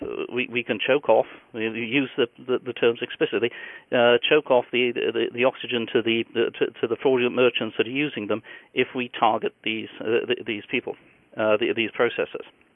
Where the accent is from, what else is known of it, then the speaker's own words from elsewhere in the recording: United Kingdom; accent: British; I'm a former civil servant in the British Department of Transport, as you might guess from my accent.